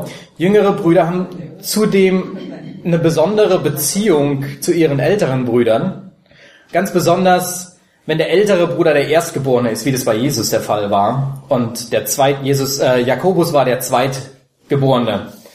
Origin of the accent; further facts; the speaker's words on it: Berlin, Germany; ich komme aus Berlin.